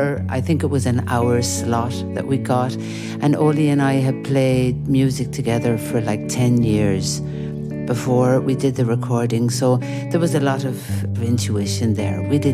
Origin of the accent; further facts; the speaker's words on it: Ireland; now in Switzerland; I mean, I come from Ireland